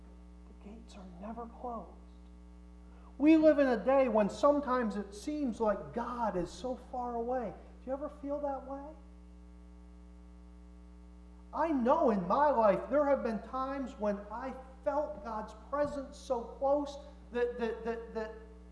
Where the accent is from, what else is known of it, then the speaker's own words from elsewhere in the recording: Mansfield, Pennsylvania, United States; The little town I grew up in Mansfield, Pennsylvania, the stores were open Monday, Tuesday, Thursday, Friday from 9 to 5.